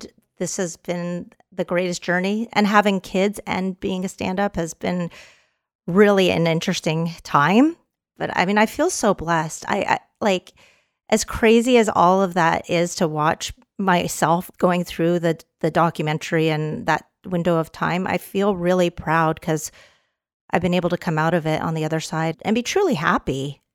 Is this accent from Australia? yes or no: no; Canada; now in United States; I'm a Canadian Texan. Howdy, eh?